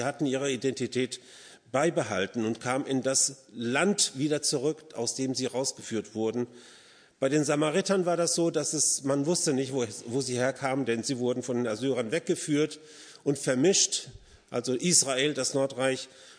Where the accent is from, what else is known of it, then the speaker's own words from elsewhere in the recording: Spain; German is a second language; now in Hesse, Germany; Also ich komme nicht hierher, ich komme aus Spanien, habe aber einen ziemlich guten Akzent hier.